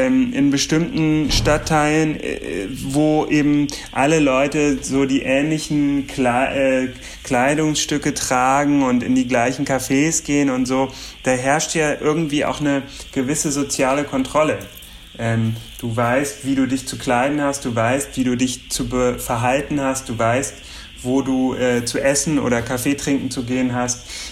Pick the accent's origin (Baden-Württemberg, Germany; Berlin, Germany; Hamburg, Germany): Berlin, Germany; ich bin Berliner